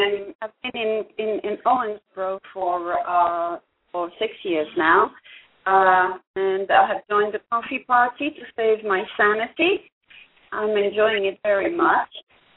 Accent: Versailles, Île-de-France, France; I'm from Versailles, France.

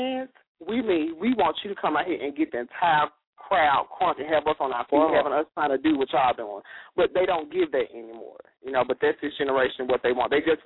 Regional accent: Mississippi, United States; I'm from Mississippi.

